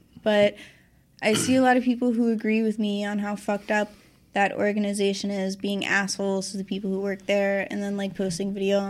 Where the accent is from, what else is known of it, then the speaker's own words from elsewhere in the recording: Southeast, United States; That was a lot of my friends' first jobs, like, growing up in the Southeast, you know?